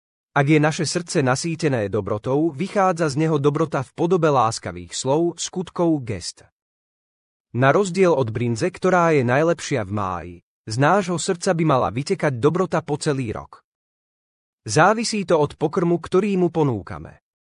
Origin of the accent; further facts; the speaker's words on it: Levoča, Prešov Region, Slovakia; Zároveň to pre mňa znamená, že by som mal odísť z rodnej Levoče do Bratislavy.